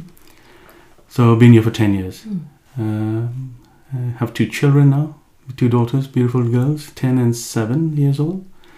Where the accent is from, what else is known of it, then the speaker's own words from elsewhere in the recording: Mumbai, Maharashtra, India; now in Norway; born and raised in India, in Mumbai, a crowded city, 20 million people, and now I'm here, you know, looking outside your window here in sunny Norway, population of only 500,000. But born and raised in India, and spent, you know, my teenage, you know, life.